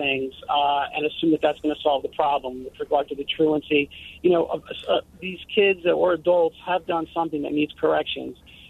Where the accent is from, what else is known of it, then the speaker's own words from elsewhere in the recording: Philadelphia, Pennsylvania, United States; I'm a neuroscientist. I'm from Fishtown.